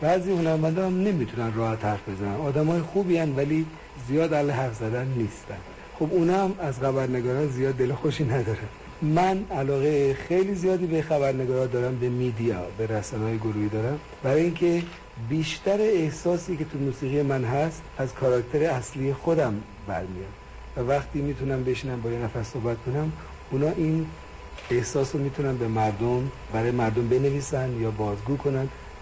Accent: Tehran, Tehran Province, Iran; درسته که من تو تهران به دنیا آمدم و بزرگ شدم، ولی به خاطر کار پدرم در بیشتر شهرها و حتی دهات ایران زندگی کردم

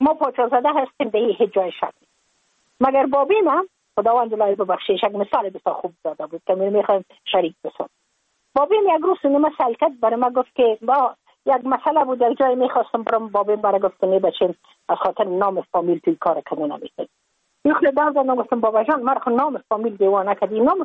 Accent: Afghanistan; moved away as an adult; now in United States; از اینکه ما که از افغانستان بقا آمدم ما اون سال بودم 28 ساله،

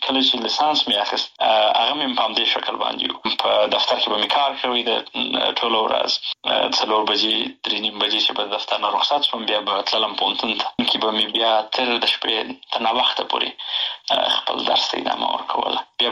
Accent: Helmand, Afghanistan; also born or lived in Bagram / Pakistan / Kandahar / Nangarhar; بیا بېرته راغلی یو په هلمند کې نو خاپوړې مې په هلمند کې کړي دي ابتدایي مکتب مې وری شروع کړی وروسته کندهار ته او د کندهار نه همداسې ننګرهار ته

